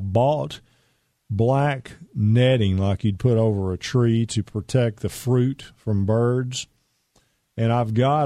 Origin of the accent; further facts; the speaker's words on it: Texas, United States; Some people say acorn. I say acorn. I'm from East Texas, you know.